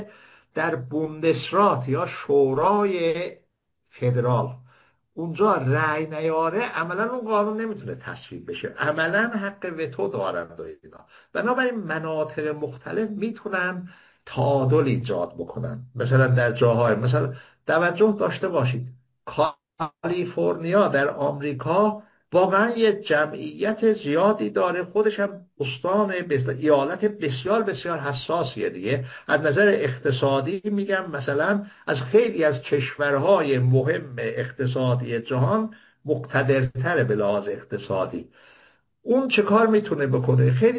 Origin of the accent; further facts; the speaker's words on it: Iran; first language Azerbaijani; Persian is a second language; مثلا من چون خودم مثلا آذری هستم، ترک، ما زبان مادریم و فلان اینا